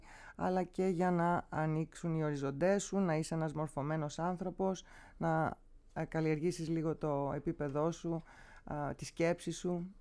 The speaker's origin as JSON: {"language": "Greek", "town": "Mytilene", "region": "North Aegean", "country": "Greece", "said": "γιατί εγώ πέρασα στο Ρέθυμνο και έπρεπε να σπουδάσω εκεί. Μάλιστα. Ενώ κατάγομαι από τη Μυτιλίνη."}